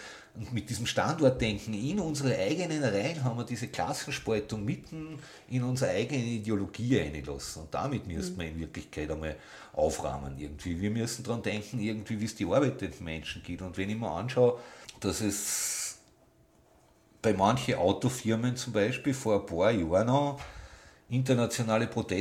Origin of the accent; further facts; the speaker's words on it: Austria; born there; sind wir in Österreich geboren und haben die Staatsbürgerschaft